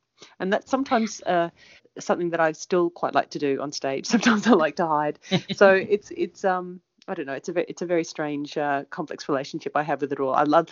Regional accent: Sydney, New South Wales, Australia; I spent the first few years of my life in Ocean Street in Woollahra.

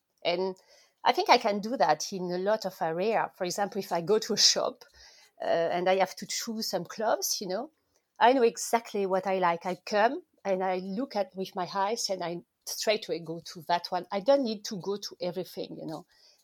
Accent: France; accent: French; English is a second language; you notice I'm French. My accent is very French. So I apologize, first of all, for all the people who are listening, and I hope you will understand me.

